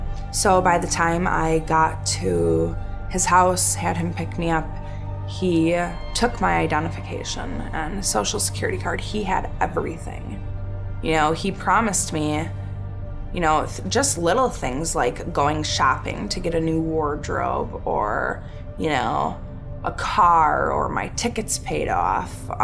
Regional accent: Hartford, Wisconsin, United States; also born or lived in Milwaukee; I was born in Milwaukee, and when I was about 8, my mom moved my sister and I to the suburbs around the Hartford area.

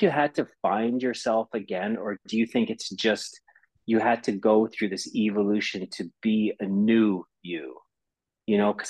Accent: Saskatchewan, Canada; now in United Kingdom; I was a kid from Saskatchewan, you know?

